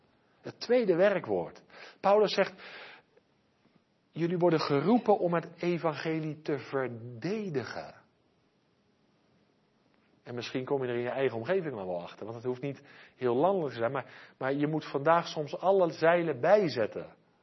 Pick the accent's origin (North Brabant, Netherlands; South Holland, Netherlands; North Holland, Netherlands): South Holland, Netherlands; born there; Ik ben in het Westland geboren, in een glastuinbouwer.